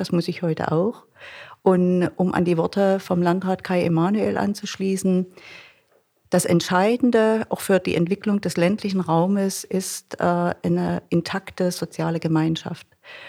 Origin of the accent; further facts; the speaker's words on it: Bärendorf, Saxony, Germany; Ich komme aus Bärendorf